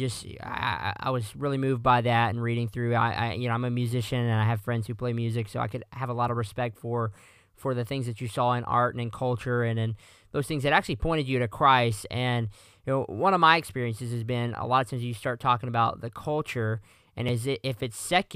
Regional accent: the South, United States; and so I'm from the Bible Belt South. I grew up in church

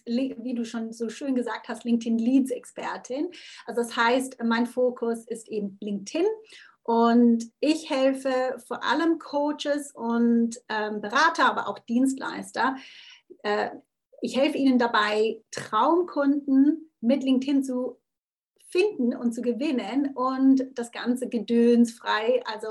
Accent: Switzerland; German is a second language; Und eben als Schweizerin ist ja Hochdeutsch für mich auch eine Fremdsprache. Nur, das merkt man nicht, wenn man natürlich, also ich bin ja am Bodensee aufgewachsen, an der Grenze und das war alles eins für mich.

